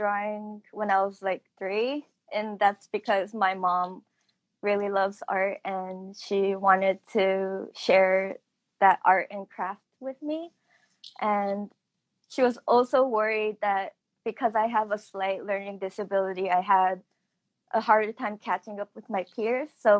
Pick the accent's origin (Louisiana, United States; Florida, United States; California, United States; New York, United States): California, United States; San Jose; Yes, I'm from San Jose, California, and I recently graduated from art school this May